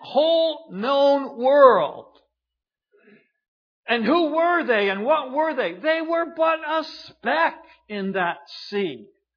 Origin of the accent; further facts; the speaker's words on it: Troy, New York, United States; I'm from Troy, New York. There's a Shushan just up the road from us, just a couple of miles.